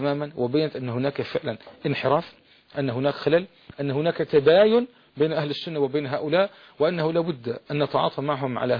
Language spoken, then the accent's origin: Arabic; Lebanon; كما قيل عندنا في لبنان